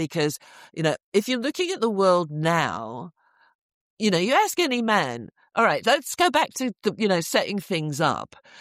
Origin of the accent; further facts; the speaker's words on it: Camberley, South East England, United Kingdom; also born or lived in Liverpool; then my dad got a new job down south, and we moved to Camberley in Surrey.